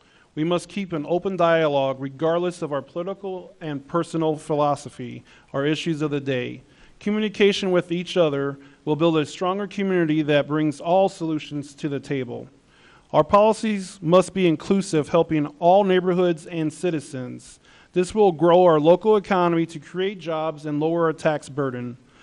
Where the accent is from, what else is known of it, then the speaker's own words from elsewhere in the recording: Chicago, Illinois, United States; born there; Which I'm American. I was born in Chicago. My mom is American.